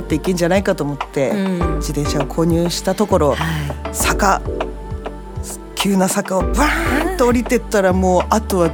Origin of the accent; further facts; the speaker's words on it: Eniwa, Hokkaido, Japan; だから例えばうちの実家は恵庭にあるわけですけども